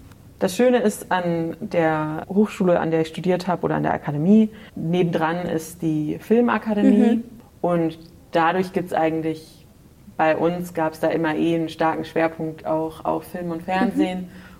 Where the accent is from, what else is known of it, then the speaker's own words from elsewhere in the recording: Berlin, Germany; also ich bin in Berlin aufgewachsen und zur Schule gegangen und so.